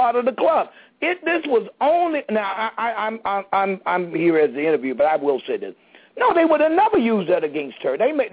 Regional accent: the South, United States; I grew up in the South, and a lot of us said, well, you know, Caucasian women are better.

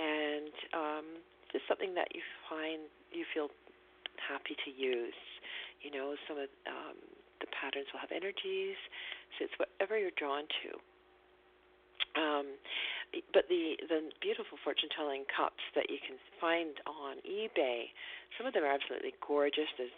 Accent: England, United Kingdom; moved away; which is kind of strange because I am English. So tea time and having cups of tea was a part of my life, you know, for all those years that I lived in England.

